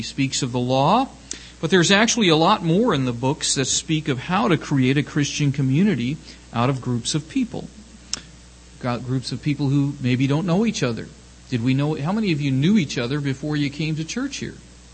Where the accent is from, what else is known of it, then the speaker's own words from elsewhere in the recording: Ohio, United States; because we're from Southern Ohio, we can all enjoy that, all right?